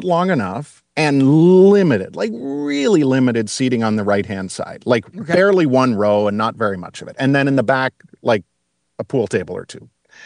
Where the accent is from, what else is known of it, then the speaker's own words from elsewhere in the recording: Buffalo, New York, United States; But they were fascinated to know I was from Buffalo, which was pretty great.